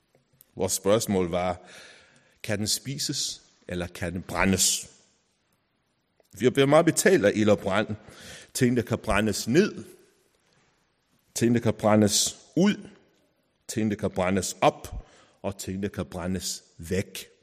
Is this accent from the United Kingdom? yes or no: yes; United Kingdom; now in Denmark; Der, hvor jeg voksede op, hver 5. november skulle vi tænde bål. Det var Bonfire Night, hedder det. Guy Fawkes Night.